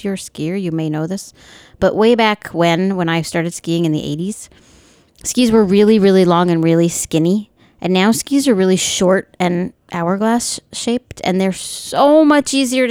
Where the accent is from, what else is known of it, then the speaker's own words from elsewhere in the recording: New York, United States; Now, growing up in New York, I used to ski in the Catskills and up in New England.